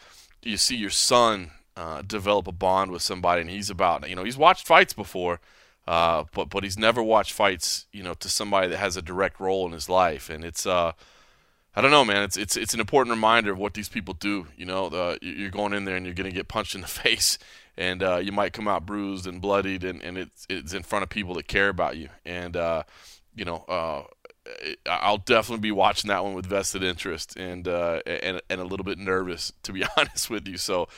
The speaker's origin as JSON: {"language": "English", "town": "Dallas", "region": "Texas", "country": "United States", "tie": "born or raised there", "said": "In the meantime, I'm back in my home state, San Antonio, to be precise. I'm a Dallas guy, but still back in Texas. Feels good."}